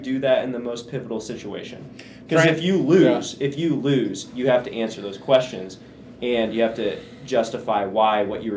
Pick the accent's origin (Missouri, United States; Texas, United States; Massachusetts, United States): Missouri, United States; Kansas City; Like, I grew up in Kansas City